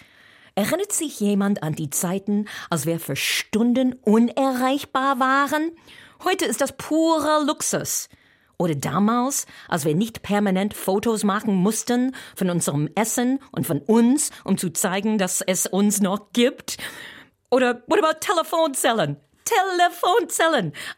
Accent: United States; 2026 ist der 250. Geburtstag der USA. Ich werde nicht in meiner Heimat feiern können

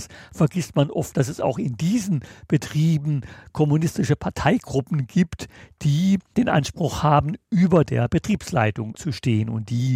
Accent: West Germany, Germany; war als Westdeutscher 1 Jahr lang auf einer Kaderschule in der DDR, auf der Jugendhochschule Wilhelm Pieck, der höchsten Bildungsstätte der FDJ.

